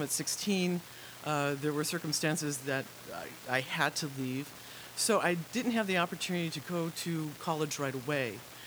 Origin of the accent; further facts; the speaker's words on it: Chicago, Illinois, United States; I was born and raised in Chicago's Little Village neighborhood, which is 99% Mexican. Grew up speaking Spanish